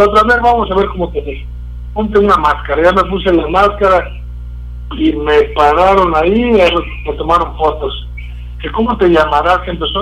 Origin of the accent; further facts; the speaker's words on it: Tabasco, Mexico; yo cuando salí de Tabasco, yo en el 72 luché un año ahí en Tabasco